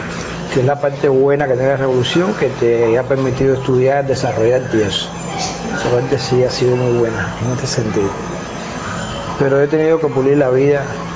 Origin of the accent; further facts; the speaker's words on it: Habana del Este, Havana, Cuba; yo me crié en Habana del Este con mis tíos. Y ahí fue donde yo estudié la primaria, en una escuela primaria.